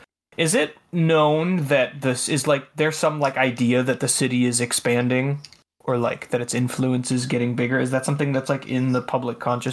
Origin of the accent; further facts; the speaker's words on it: Canada; I'm Canadian, sir. That means nothing to me.